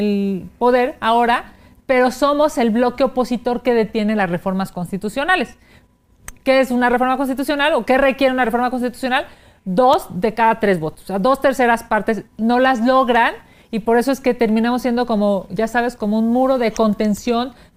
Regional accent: Mexico City, Mexico; Yo es soy cierto, de la Ciudad de México.

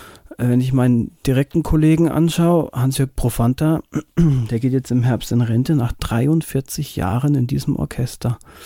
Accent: Bavaria, Germany; now in Hamburg, Germany; als Franke in München hat man schon ein bisschen zu kämpfen, aber es geht schon.

